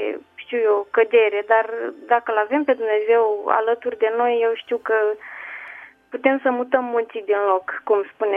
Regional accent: Bacău, Bacău County, Romania; din Bacău, dumneavoastră mă cunoașteți.

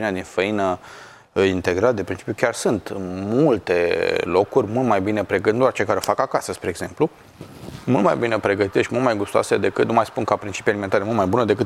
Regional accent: Romania; Dar evident că de cele mai multe ori, tot pentru că suntem români, vom ajunge epuizați după un asemenea efort

